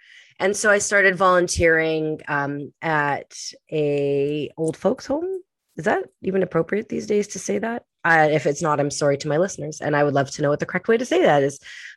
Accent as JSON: {"language": "English", "town": "Winnipeg", "region": "Manitoba", "country": "Canada", "tie": "born or raised there", "lives_now": "Kamloops, Canada", "said": "Born and raised in Winnipeg, I am now in Kamloops, British Columbia, just moved from Pemberton, BC."}